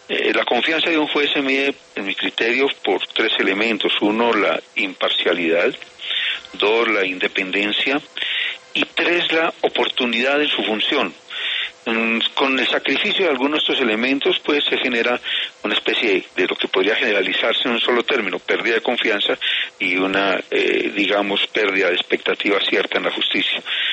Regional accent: Pereira, Risaralda, Colombia; Yo soy pereirano

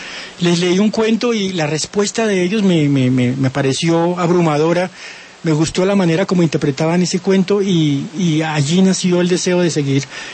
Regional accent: Pasto, Nariño, Colombia; now in Bogotá, Colombia; Viví en la provincia, en Pasto, una ciudad pequeña con sus problemas de ciudad pequeña, y en Bogotá, que es la capital de Colombia

